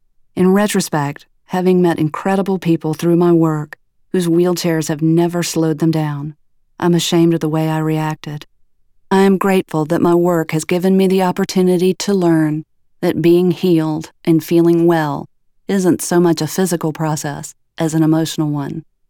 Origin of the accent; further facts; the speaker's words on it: Atlanta, Georgia, United States; Unfortunately, she couldn't send a dog as far away as my hometown of Atlanta.